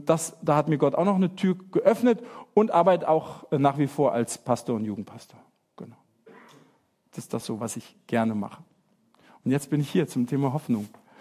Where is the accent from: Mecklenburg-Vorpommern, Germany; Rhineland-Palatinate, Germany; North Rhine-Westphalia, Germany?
Rhineland-Palatinate, Germany; Mainz; Ich komme aus Mainz und bin verheiratet seit 28 Jahren.